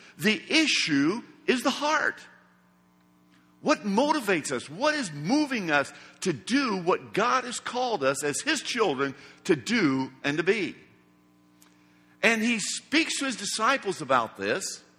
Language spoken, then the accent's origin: English; Brazil; I was brought up in Brazil